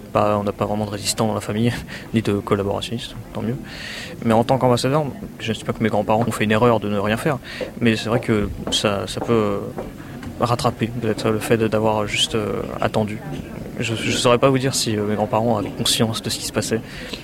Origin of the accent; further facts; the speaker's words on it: Drancy, Île-de-France, France; born there; Moi, je suis né à Drancy. Ma famille vit à Drancy depuis un moment. Était à Drancy pendant la guerre.